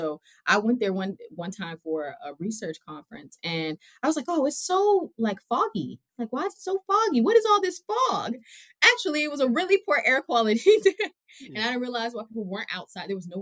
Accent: Atlanta, Georgia, United States; So I grew up in Atlanta, Georgia. I'm born and raised Georgia Peach.

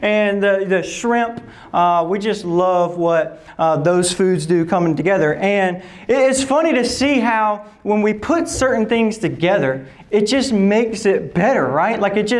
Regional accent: the South, United States; And growing up in the South, I grew up in the South.

